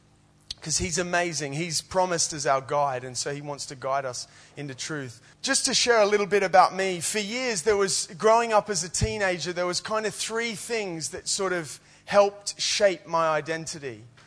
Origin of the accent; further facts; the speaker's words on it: Australia; moved away as an adult; if you noticed a little twang in my accent, I'm from Australia. And I came here when I was 18 to pursue a football career.